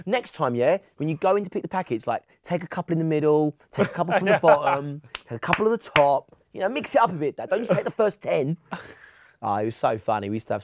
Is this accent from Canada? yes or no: no; East of England, United Kingdom; And I didn't care that I was from Essex.